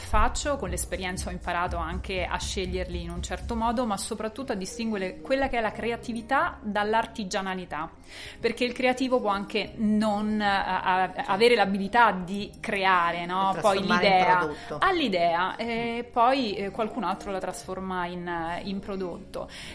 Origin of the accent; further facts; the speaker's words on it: Rome, Lazio, Italy; Sì, io sono di Roma